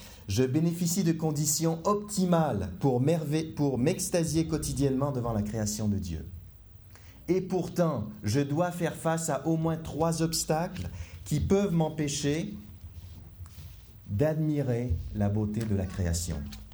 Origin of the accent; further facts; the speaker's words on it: Quebec, Canada; accent: Quebec French; moved away; entendre un accent québécois ce soir. Mais après plus de 10 ans d'exil, il ne reste pas grand-chose de mon accent.